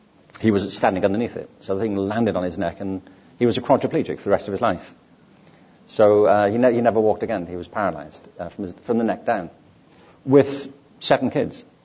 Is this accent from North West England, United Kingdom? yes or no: yes; Liverpool, North West England, United Kingdom; born there; I was born in 1950 in Liverpool.